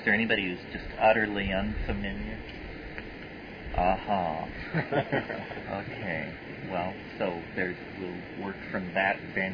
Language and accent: English; Colorado, United States; and I grew up in Western Colorado, where there is a lot of exposed sedimentary rock, and some of it has dinosaurs pressed into it.